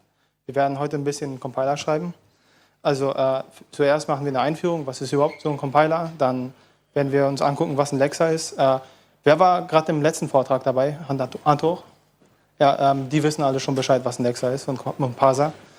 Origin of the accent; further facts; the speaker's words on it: Berlin, Germany; Ich komme aus Berlin, aber studiere an der TH Brandenburg